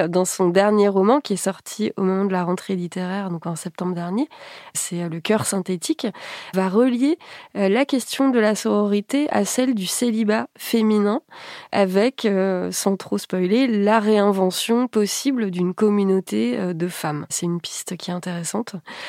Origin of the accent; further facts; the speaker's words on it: France; c'est une idée qui trouve des défenseurs et surtout des défenseuses chez nous en France.